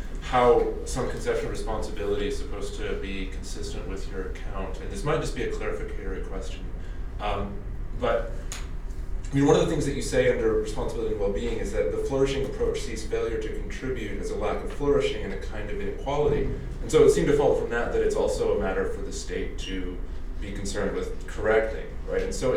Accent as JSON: {"language": "English", "town": "Toronto", "region": "Ontario", "country": "Canada", "said": "from Toronto."}